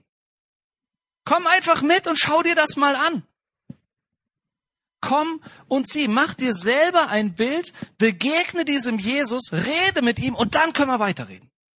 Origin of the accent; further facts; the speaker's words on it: Marburg, Hesse, Germany; Ich komme aus Marburg in Hessen